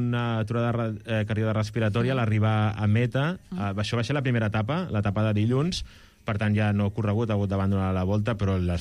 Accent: Catalonia, Spain; born or raised there

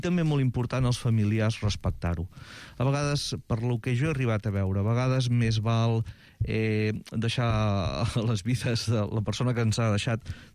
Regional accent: Catalonia, Spain; jo que sóc de l'Empordà

